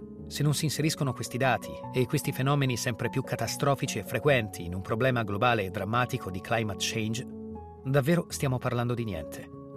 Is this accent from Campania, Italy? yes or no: no; San Giovanni in Persiceto, Emilia-Romagna, Italy; born there; Prendiamo il paesello dove sono nato, San Giovanni in Persiceto, provincia di Bologna.